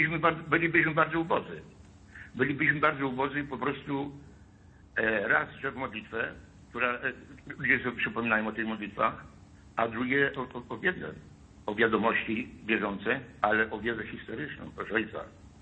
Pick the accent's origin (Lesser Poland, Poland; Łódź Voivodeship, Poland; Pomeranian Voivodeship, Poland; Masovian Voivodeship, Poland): Łódź Voivodeship, Poland; Piotrków Trybunalski; Bo ja jestem z Piotrkowa Trybunalskiego.